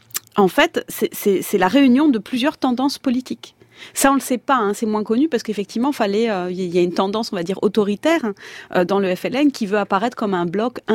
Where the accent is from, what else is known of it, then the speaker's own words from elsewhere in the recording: Paris, Île-de-France, France; born there; je suis franco-algérienne, je suis née à Paris, mais voilà, j'ai la double nationalité.